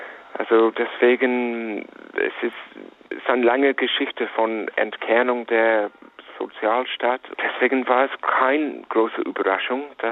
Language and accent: German; United Kingdom; German is a second language; Ich bin aufgewachsen in Großbritannien